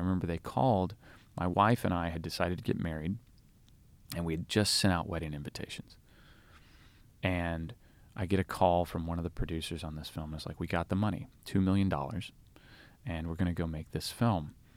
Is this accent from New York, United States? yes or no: no; Arkansas, United States; And anybody knows growing up in Arkansas, every Wednesday at noon, if the sky's clear, they test their sirens.